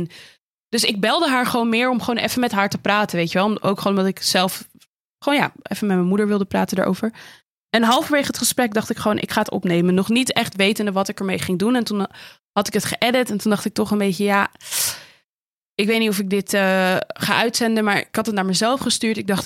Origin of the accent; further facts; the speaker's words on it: Amsterdam, North Holland, Netherlands; Ik ben opgegroeid in Amsterdam in een hele multiculturele samenleving met allemaal verschillende mensen uit verschillende groepen.